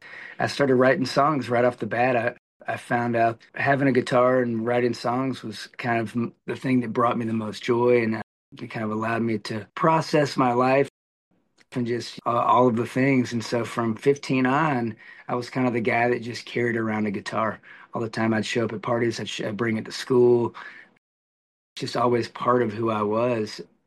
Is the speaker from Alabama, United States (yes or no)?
yes; Huntsville, Alabama, United States; also born or lived in Auburn / Nashville / Los Angeles; I grew up in Huntsville, Alabama. So I was born in Auburn, Alabama, and then grew up in Huntsville. And stayed there until college